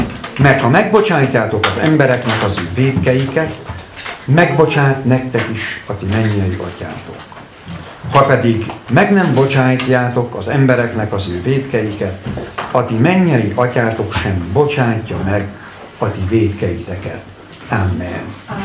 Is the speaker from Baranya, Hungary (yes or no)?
yes; Nagyszalánta, Baranya, Hungary; hát én Nagy Szalantáról jöttem, ott élek